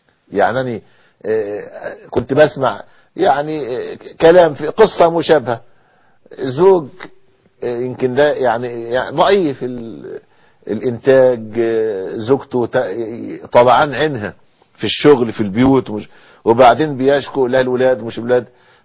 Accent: Egypt

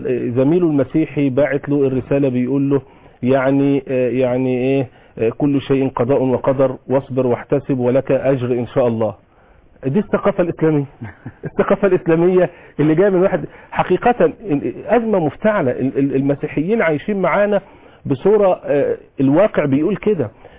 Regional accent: Egypt; إن إحنا مصريين لنا حقوق ولنا واجبات

